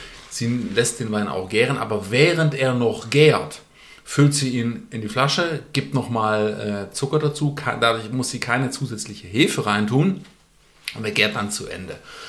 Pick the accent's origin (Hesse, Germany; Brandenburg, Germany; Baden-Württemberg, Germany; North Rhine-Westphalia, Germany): Baden-Württemberg, Germany; born there; accent: Swabian; ich bin ja Schwabe von Geburt an.